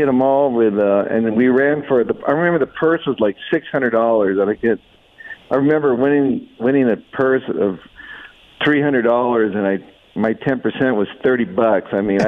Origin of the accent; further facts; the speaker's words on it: Tucson, Arizona, United States; it was just a lot of fun growing up in Tucson.